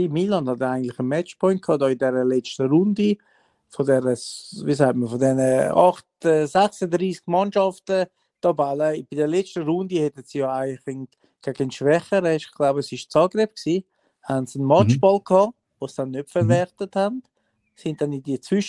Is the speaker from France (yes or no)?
yes; France; Ja, ich bin Franzose, genau.